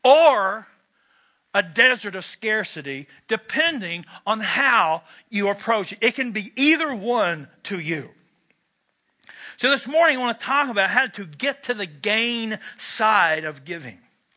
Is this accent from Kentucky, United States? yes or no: yes; Kentucky, United States; I started smoking when I was 11. And I'm from Kentucky, where smoking is indeed a spiritual gift.